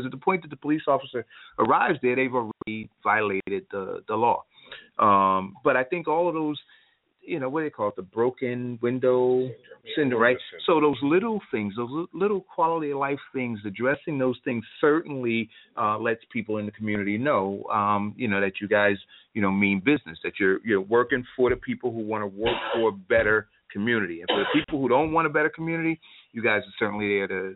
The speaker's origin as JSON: {"language": "English", "town": "Newark", "region": "New Jersey", "country": "United States", "tie": "born or raised there", "also_born_or_lived": "Irvington", "said": "I remember growing up in Irvington. I tell people this all the time. I mean, I don't want it to come back to this Irvington, but I remember growing up in Newark and, you know, 10, 11 years old, walking to Irvington Park"}